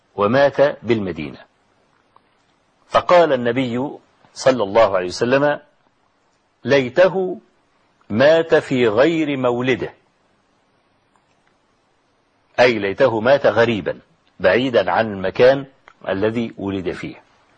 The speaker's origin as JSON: {"language": "Arabic", "country": "Egypt", "said": "نحن من أهل مصر ومكة هي أحب أرض الله إلينا مع أننا لسنا من أهلها"}